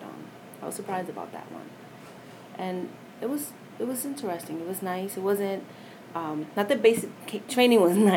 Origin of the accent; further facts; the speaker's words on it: New York, United States; I'm from New York. I can handle it.